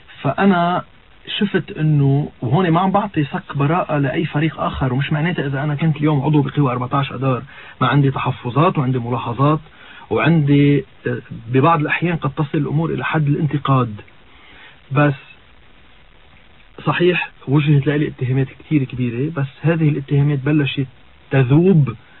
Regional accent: Akkar, Lebanon; طلعت على عكار على ضيعتي، لأنه أكثر منطقة ممكن تحميني

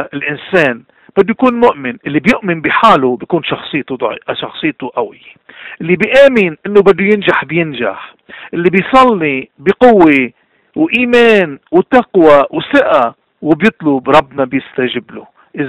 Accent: Lebanon; ونحن كل ما نريده كلبنانيين أن يعود السلام والوئام إلى وطن الأرز، إلى وطن القداسة لبنان

